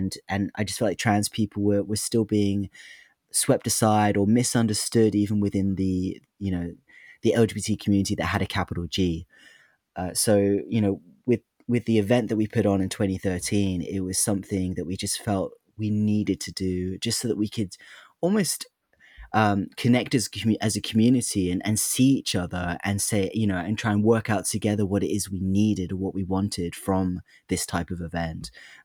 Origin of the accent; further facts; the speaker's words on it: London, United Kingdom; born there; I'm not from Brighton. I was born in London, and I used to come over to Brighton when I was a teenager